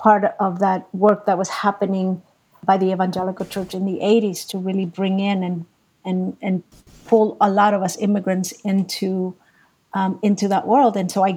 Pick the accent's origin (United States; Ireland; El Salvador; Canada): El Salvador; of a small town, of a state where I'm from El Salvador, I felt many times very small and disconnected from the broader community